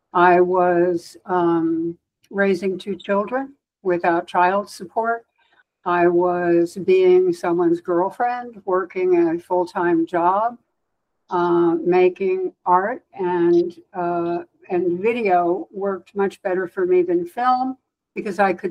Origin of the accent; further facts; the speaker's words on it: Washington, District of Columbia, United States; Well, I was raised in Washington, D.C.